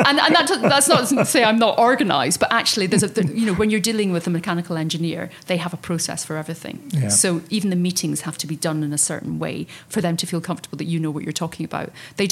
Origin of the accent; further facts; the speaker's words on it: Scotland, United Kingdom; accent: Scottish; I mean, I've got to be very conscious of my accent. I mean, I've got a Scottish accent, and I know I need to, slow down sometimes